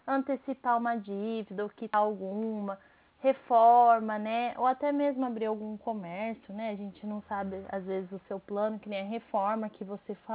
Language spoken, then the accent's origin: Portuguese; Birigui, São Paulo, Brazil; mas eu sou de Birigui.